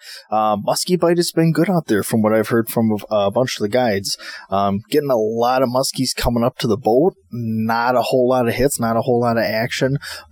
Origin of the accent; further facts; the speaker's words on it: Milwaukee, Wisconsin, United States; So coming from down by me, I came from the Milwaukee area, and coming up here, it's a lot of different baits to get used